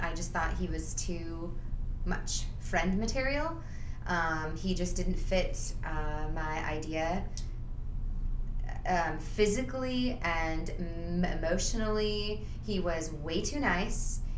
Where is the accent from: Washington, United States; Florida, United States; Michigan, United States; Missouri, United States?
Washington, United States; Seattle; also born or lived in San Diego / Bay Area; And I'm originally from Seattle, and then I moved to San Diego almost 15 years ago, and 14 years ago, and then lived also in the Bay Area, and now I'm in L.A.